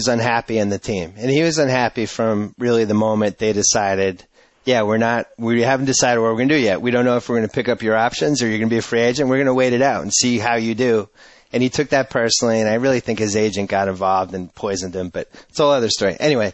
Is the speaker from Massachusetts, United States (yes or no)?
yes; Boston, Massachusetts, United States; I grew up in Boston and that's my team. I was there when he showed up. I was living in Boston.